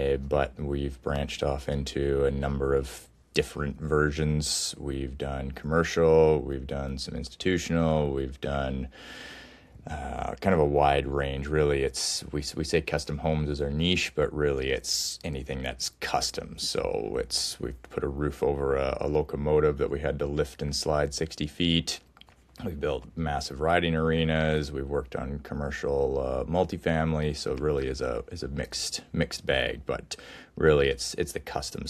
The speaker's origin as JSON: {"language": "English", "town": "Revelstoke", "region": "British Columbia", "country": "Canada", "tie": "born or raised there", "said": "I grew up in Revelstoke, born and raised."}